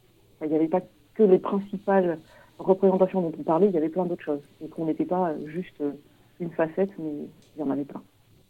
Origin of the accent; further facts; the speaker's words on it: Auvergne-Rhône-Alpes, France; C'est vrai que moi, à la base, je viens d'Auvergne.